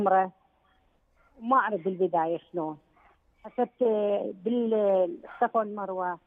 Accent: Iraq; من العراق،

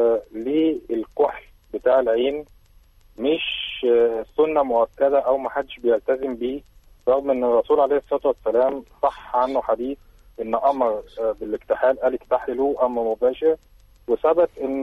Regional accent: Egypt; زي عندنا في مصر الفسيخ او البخور مثلا برضو مضر

